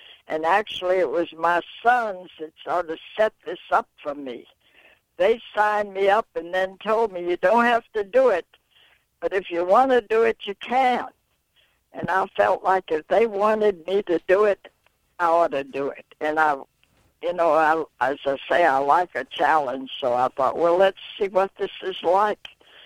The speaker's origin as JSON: {"language": "English", "town": "Baton Rouge", "region": "Louisiana", "country": "United States", "tie": "born or raised there", "said": "And then there was going to be this meet in my hometown of Baton Rouge, where my husband and I met and where we both graduated"}